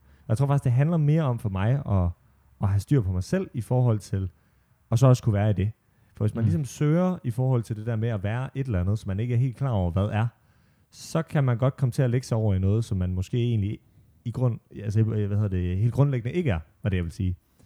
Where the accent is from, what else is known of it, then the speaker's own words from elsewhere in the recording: Holstebro, Central Denmark Region, Denmark; jeg kommer fra Vestjylland og Holstebro, og der var måske ikke lige altid plads til sådan nogen som mig